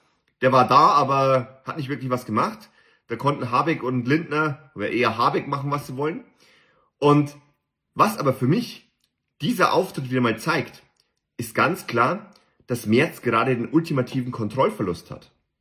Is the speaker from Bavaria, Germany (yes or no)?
yes; Bavaria, Germany; ich bin hier in Bayern aufgewachsen.